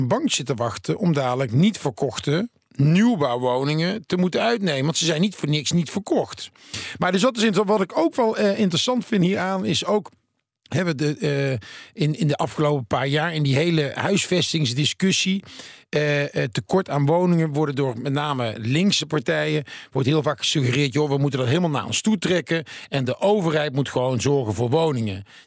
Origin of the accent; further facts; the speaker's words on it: 's-Hertogenbosch, North Brabant, Netherlands; Ik kom uit Den Bosch, dus dan...